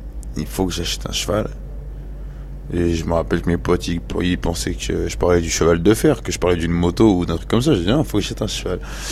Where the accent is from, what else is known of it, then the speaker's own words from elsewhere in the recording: Montreuil, Île-de-France, France; Je suis de Montreuil, je suis rappeur et je suis cavalier du 9-3.